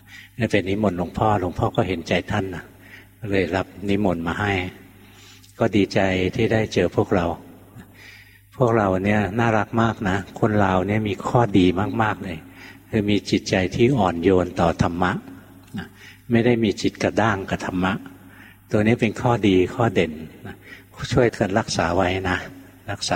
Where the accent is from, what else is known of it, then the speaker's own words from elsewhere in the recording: Bangkok, Thailand; หลวงพ่อคนกรุงเทพนะเกิดที่กรุงเทพกรุงเทพยุ่งกว่าเวียงจันทร์เยอะเลย